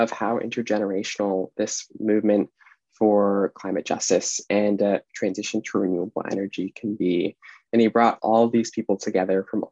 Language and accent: English; Connecticut, United States; I also grew up on the coast, and I grew up in Connecticut in the US